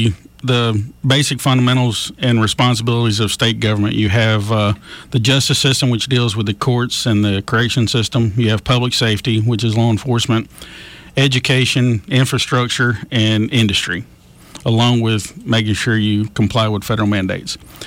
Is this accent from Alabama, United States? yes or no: yes; Montgomery, Alabama, United States; Well, I was born here in Montgomery, Maxwell Air Force Base. Graduated high school from Hopeful High School.